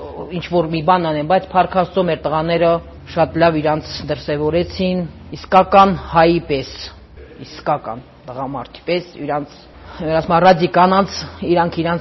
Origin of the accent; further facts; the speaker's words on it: Nagorno-Karabakh, Azerbaijan; մենք Ղարաբաղցի ենք, Ղարաբաղը մերնա